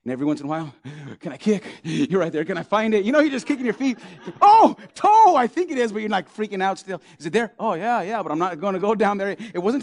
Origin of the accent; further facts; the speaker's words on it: New Mexico, United States; But we failed to realize, because, man, I grew up in New Mexico. Man, I grew up in the hood.